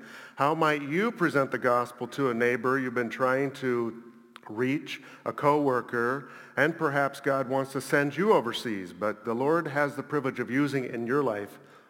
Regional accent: Bangladesh; And I grew up in Bangladesh.

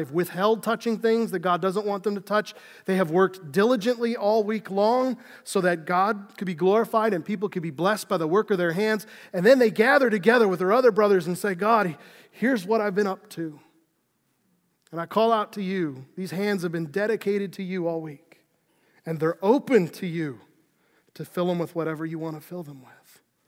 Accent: Scotland, United Kingdom; I'm Scottish. I brood.

